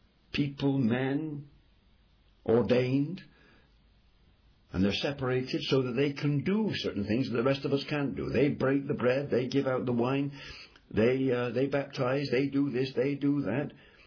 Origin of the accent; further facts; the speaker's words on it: England, United Kingdom; Now, in my country, I'm an Englishman. I'm not in the Church of England